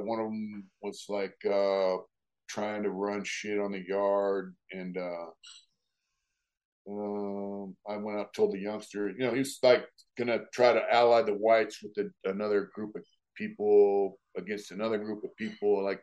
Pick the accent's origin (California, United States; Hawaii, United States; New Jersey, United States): California, United States; San Diego; I told him, look, we're from San Diego.